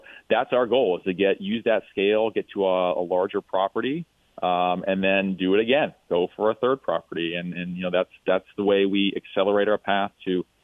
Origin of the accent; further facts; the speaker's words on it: Ohio, United States; I'm from Ohio originally, and so we've looked in the Columbus market, the Cincinnati market.